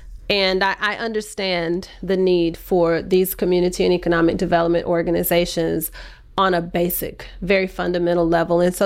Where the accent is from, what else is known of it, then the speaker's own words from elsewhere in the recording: Houston, Texas, United States; I grew up in Houston, Texas. So I'm a native Houstonian.